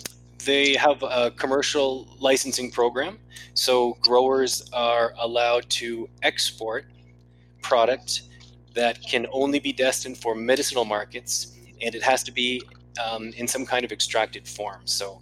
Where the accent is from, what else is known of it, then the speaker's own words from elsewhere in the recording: Maine, United States; I saw the … in my home state of Maine